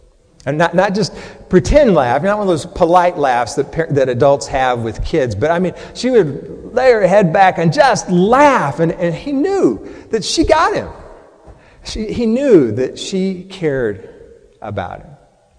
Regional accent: Texas, United States; I thought, growing up in Texas, I thought, why do they name all the schools with numbers?

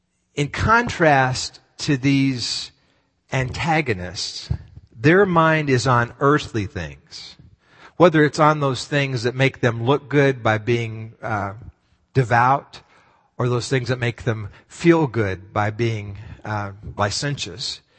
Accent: Texas, United States; also born or lived in Oregon; now in New York, United States; I was born in Oregon, but raised in Texas. Sue was born in Minnesota, and we met in Colorado. We've raised our children here in New York.

